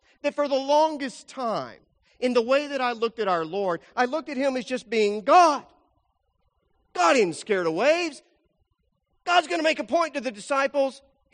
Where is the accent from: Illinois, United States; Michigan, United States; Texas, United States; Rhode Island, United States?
Texas, United States; Lubbock; I grew up in Lubbock, Texas.